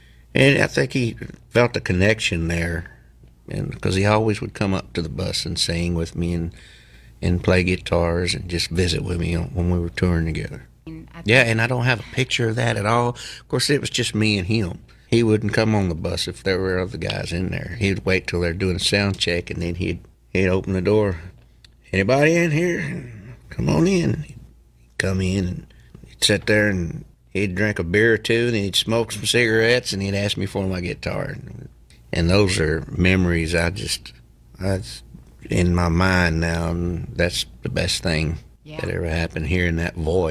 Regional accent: Beaumont, Texas, United States; And I think after we met and spent some time together, he knew that I was from Beaumont.

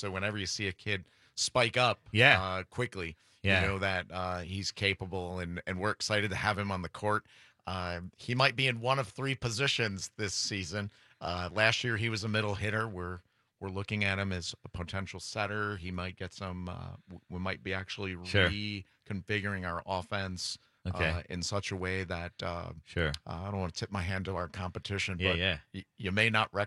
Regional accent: Indiana, United States; now in Waukesha, United States; When I started coaching here, I'm from Indiana.

